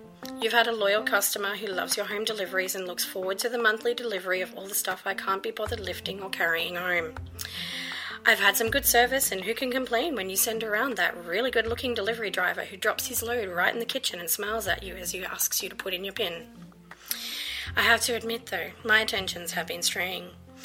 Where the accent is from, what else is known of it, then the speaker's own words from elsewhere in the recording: Australia; now in Netherlands; I'm Australian and I live in the Netherlands now for 5 years.